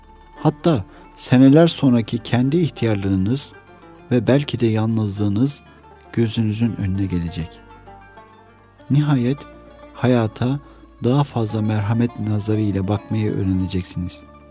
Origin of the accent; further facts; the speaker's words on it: Domaniç, Kütahya, Turkey; Osmanlı yaylası Domaniç'te büyüdük ve oralarda insanların yaşlısına değer verdiğini